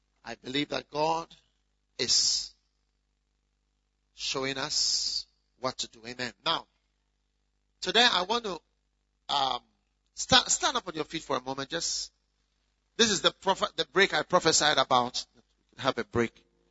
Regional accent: South Africa; moved away as an adult; I've lived here for 17 years. I came here to preach. So where do you come from originally? I come from South Africa. I come from South Africa.

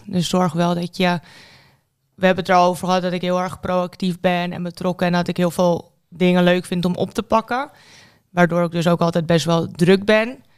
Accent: Diemen, North Holland, Netherlands; also born or lived in Amsterdam; now in Weesp, Netherlands; Geboren in Amsterdam trouwens, in het ziekenhuis. Dus er staat wel Amsterdam op mijn legitimatie. Maar nee, in Diemen echt helemaal opgegroeid.

